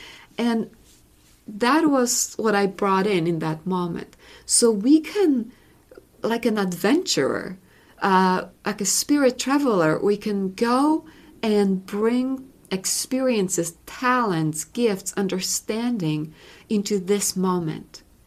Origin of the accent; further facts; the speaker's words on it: Poland; I grew up in Poland, as we said. And so that's all around me, Christianity, Catholic Church, especially Polish brand